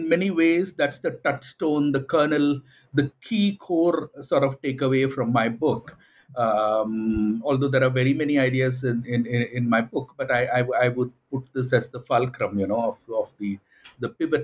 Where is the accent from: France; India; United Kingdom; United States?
India; it's just where I came from and my formative experiences and my background as an Indian and everything very automatically surfaced this gap that I found there